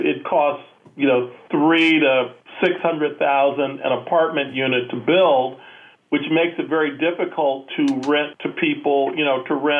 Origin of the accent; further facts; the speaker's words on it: Detroit, Michigan, United States; Well, I'm originally from Detroit